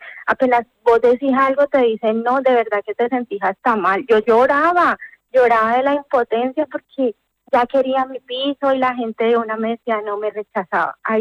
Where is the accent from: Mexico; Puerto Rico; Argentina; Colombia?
Colombia; now in Seville, Spain; soy de Colombia, llevo un año aquí en Sevilla. Estoy con mi esposo y mi hija.